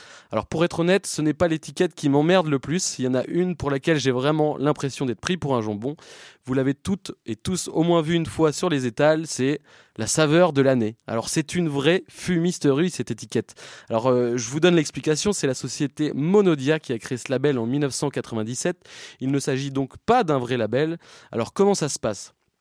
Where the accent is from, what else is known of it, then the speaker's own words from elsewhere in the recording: Briouze, Normandy, France; Petite dédicace, je viens de Briouze, c'est pour ça que je le cite.